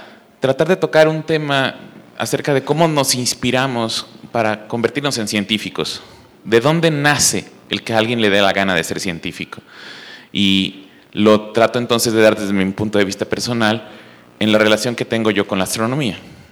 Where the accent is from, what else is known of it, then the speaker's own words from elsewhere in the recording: Mexico City, Mexico; Yo siendo nací en el Distrito Federal, en lo que es la Ciudad de México, y entonces a mí las estrellas era algo que veía yo en la televisión cuando era muy pequeño